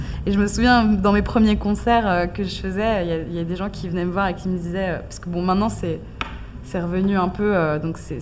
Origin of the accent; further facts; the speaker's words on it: Switzerland; Moi, je viens de Suisse, donc il y a plus les montagnes que la mer.